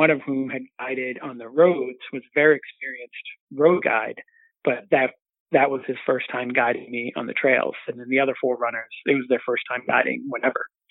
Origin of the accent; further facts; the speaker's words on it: Boston, Massachusetts, United States; my guides from the Boston area. So that's, for the most part, the only race I've traveled to with my hometown guides.